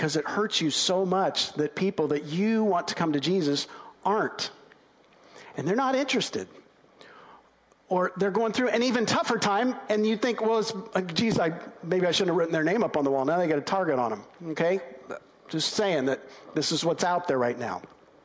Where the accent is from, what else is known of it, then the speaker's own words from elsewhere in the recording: Midwest, United States; I grew up in the Midwest, the Bible Belt, a family who practiced Christianity not as a way to make God happier, but as an expression of faith.